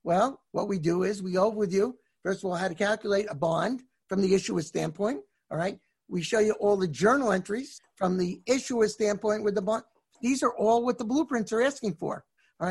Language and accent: English; New York, United States; They have good bagels in New York. I'm from New York.